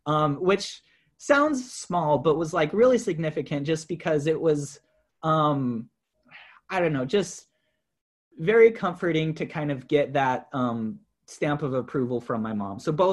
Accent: Utah, United States; also born or lived in Valencia, California; So I was born and raised mostly in Utah, although my family and I lived in Southern California in Valencia for a couple years while I was in elementary school. Graduated high school in Utah

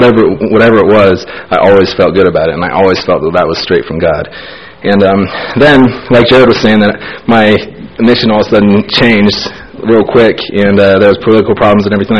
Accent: Madagascar; English is a second language; now in United States; Madagascar to Pennsylvania, and it was a pretty big change, to tell you the truth, for obvious reasons. I couldn't speak English, and it was really tough

